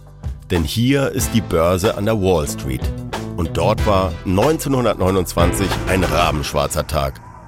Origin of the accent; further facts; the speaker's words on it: Föhr, Schleswig-Holstein, Germany; Genau genommen Färing. Das ist der Föhrer Dialekt des Friesischen. Ich habe einen Teil meiner Kindheit auf Föhr bei meinen Großeltern verbracht.